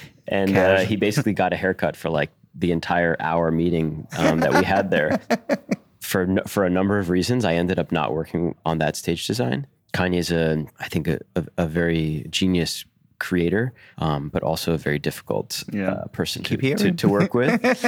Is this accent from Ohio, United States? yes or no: yes; Cleveland, Ohio, United States; born there; I was born in Cleveland, Ohio.